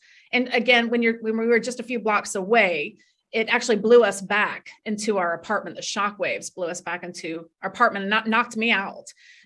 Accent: Florida, United States; born there; moved away as an adult; now in New York City, United States; I was born in North Florida, about a half an hour away from the Georgia border, and moved to New York City when I was 23 years old, have been there ever since.

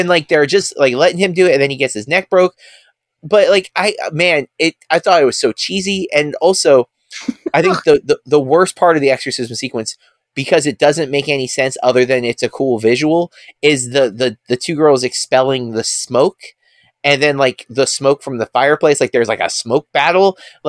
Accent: Southern United States, United States; What do you know about that, Mr. Europe? I'm from the South.

